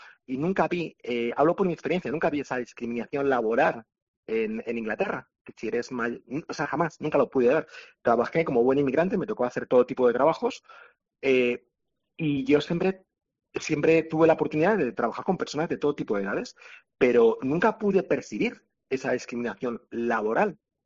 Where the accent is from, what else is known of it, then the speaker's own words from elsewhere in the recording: Madrid, Community of Madrid, Spain; yo viví muchos años fuera de España. Decidí regresar a España, a Madrid. Yo soy madrileño.